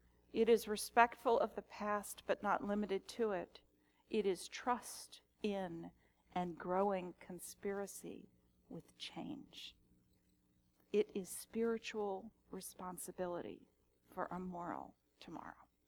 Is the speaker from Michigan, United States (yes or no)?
no; Maryland, United States; now in Virginia, United States; nor in my home state in Maryland.